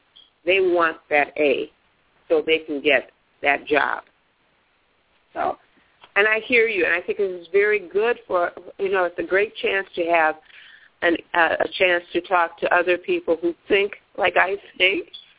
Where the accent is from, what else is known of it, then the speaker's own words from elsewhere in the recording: United States; I'm an African of the diaspora. So I understand that I'm here involuntarily, and I am an American, but I'm an African, and I claim my identity as an African.